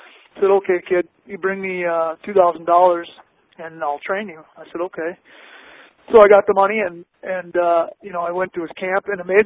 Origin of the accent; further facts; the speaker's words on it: Roseau, Minnesota, United States; I grew up in northern Minnesota, Roseau. Hockey, we're known for our hockey. We've been to state more times than any town in the state of Minnesota.